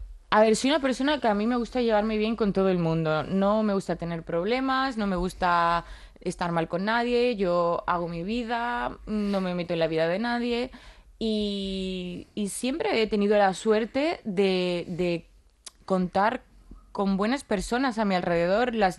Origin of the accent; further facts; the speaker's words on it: Andalusia, Spain; moved away as an adult; now in Madrid, Spain; había salido de mi pueblo, de Sevilla, no tenía... De hecho, me había independizado ese año mismo que me mudé a Madrid